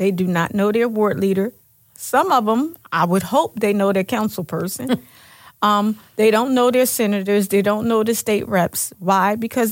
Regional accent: Philadelphia, Pennsylvania, United States; Because a lot of people in my neighborhood is still there, because I grew up in North Philly.

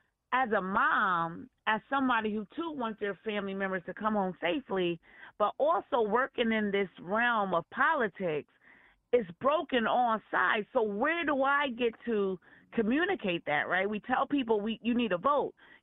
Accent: Connecticut, United States; I remember growing up in the projects, I'm from Connecticut, so I will say

